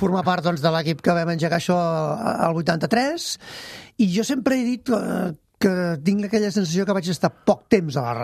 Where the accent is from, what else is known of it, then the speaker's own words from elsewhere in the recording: L'Ametlla de Merola, Catalonia, Spain; I les meves germanes ja havien nascut a Vidrà, jo no. Jo ja vaig néixer a l'Ametlla de Merola, a la Berguedà.